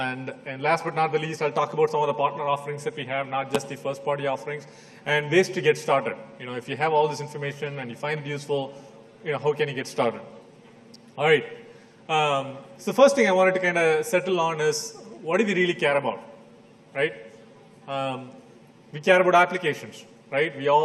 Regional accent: India; moved away as an adult; now in United States; So I grew up in India. I went to the United States for my graduate education and then started working for Microsoft.

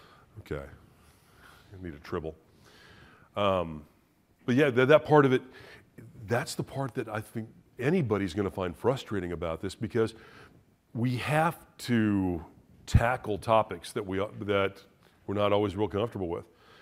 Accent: Kansas, United States; I'm from Kansas, we say y'all

